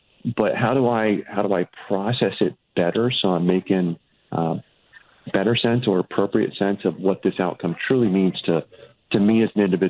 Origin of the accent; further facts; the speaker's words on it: Midwest, United States; I'm an academic transplant. I grew up in the Midwest